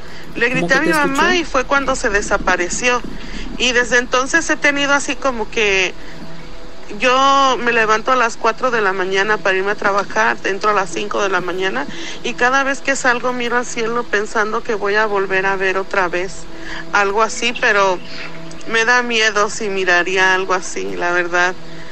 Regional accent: Fortín de las Flores, Veracruz, Mexico; now in Dallas, United States; Cuando era niña, yo soy de aquí de Dallas, pero me crié en Fortín de las Flores, Veracruz. Y allá estudié desde que era niña, la primaria, la secundaria.

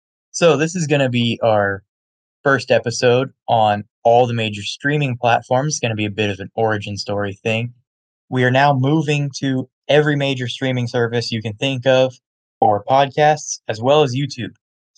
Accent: Arizona, United States; I'm from Arizona, and I'm a biology student.

